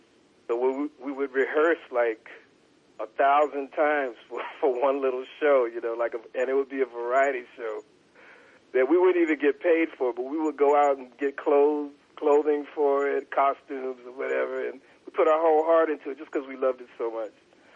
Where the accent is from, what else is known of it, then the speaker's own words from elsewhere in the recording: Youngstown, Ohio, United States; You know, I'm from Ohio, Youngstown, Ohio